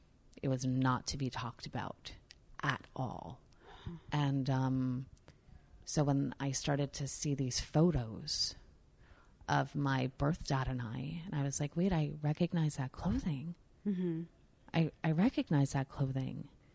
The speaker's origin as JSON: {"language": "English", "region": "New York", "country": "United States", "said": "And I'm like, I'm a New Yorker. And as open as I am, I'm skeptical."}